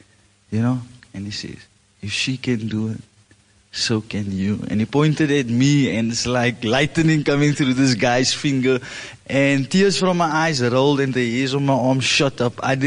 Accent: Cape Town, Western Cape, South Africa; I come from the Cape Flats.

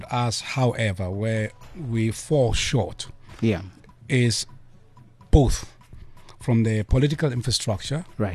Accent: South Africa; as in a South African, and as a South African

